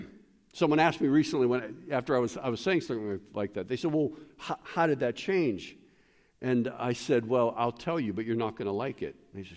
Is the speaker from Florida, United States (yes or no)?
no; Pittsburgh, Pennsylvania, United States; I was raised in Pittsburgh. My dad was a steel worker. He's a veteran of the Korean War.